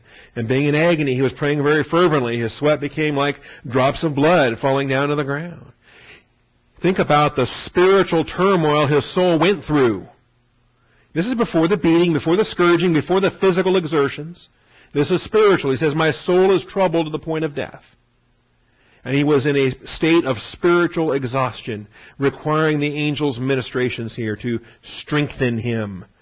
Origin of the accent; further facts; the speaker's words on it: Washington, United States; And I grew up in Washington, and so we mocked Oregon all the time.